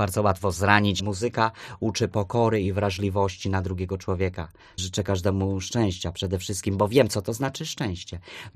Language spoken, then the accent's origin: Polish; Jarnołtów, Opole Voivodeship, Poland; Pochodzę z miejscowości takiej małej. To jest piękna miejscowość położona tuż przy granicy z Czechami. Jest to Jarnołtów, to jest wieś. Tam stawiałem pierwsze kroki